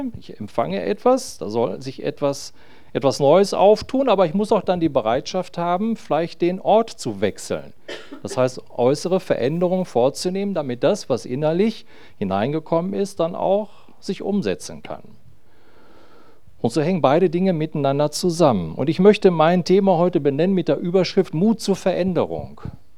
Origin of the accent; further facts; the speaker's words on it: Bielefeld, North Rhine-Westphalia, Germany; meine liebe Frau Ulla ist dabei, wir kommen aus Bielefeld, haben 3 erwachsene Kinder.